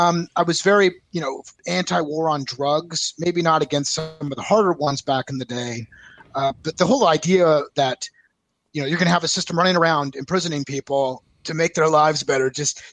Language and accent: English; San Antonio, Texas, United States; also born or lived in California / Kansas City / North Carolina; I was born and raised originally in San Antonio, Texas, and moved all over the world. You know, I've been in California, Kansas City for a majority of my life, North Carolina.